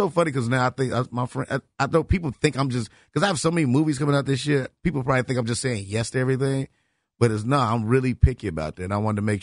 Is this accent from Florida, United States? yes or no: no; Chicago, Illinois, United States; I'm from Chicago. I don't want nobody to know what I'm really getting.